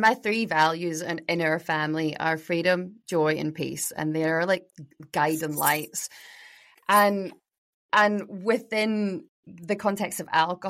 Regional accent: Glasgow, Scotland, United Kingdom; I grew up in Glasgow with a, you know, Irish Scottish family.

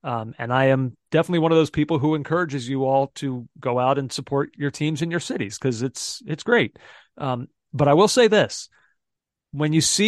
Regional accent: United States; I think there's something too about like, I don't know, as an American, especially an American soccer fan

